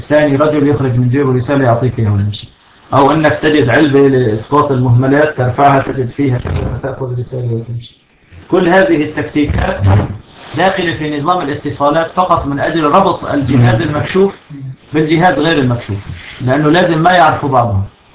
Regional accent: Syria; هذا حصل عندنا في سوريا.

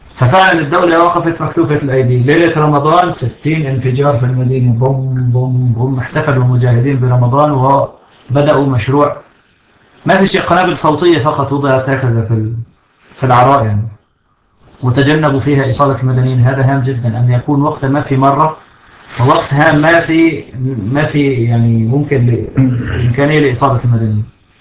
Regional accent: Syria; هذا حصل عندنا في سوريا.

